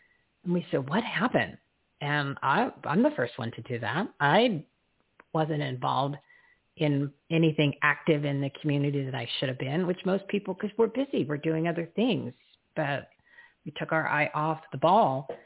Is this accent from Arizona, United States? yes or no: yes; Arizona, United States; I mean, we as American citizens, we as Arizonans, I could tell you right now